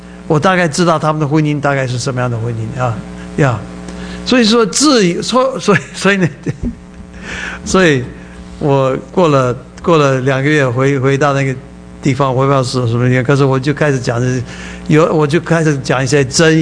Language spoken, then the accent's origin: Chinese; Taiwan; accent: Taiwanese Mandarin; 我每次讲中文，我有点，我就失去，我就没有自信心，因为我的台湾国语